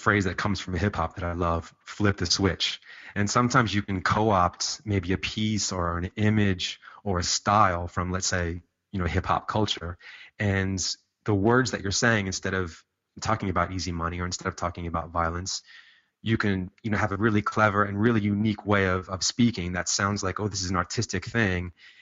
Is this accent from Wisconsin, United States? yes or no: no; Los Angeles, California, United States; I grew up in Los Angeles during the crack wars in a neighborhood that was basically split.